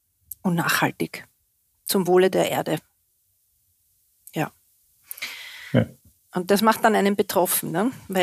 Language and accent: German; Vienna, Austria; born there; ich bin vor 54 Jahren in Wien geboren. Und meine Familie ist aus Italien ausgewandert und das heißt, ich habe einen Migrationshintergrund und ich liebe mein Wien und ich liebe auch mein Italien.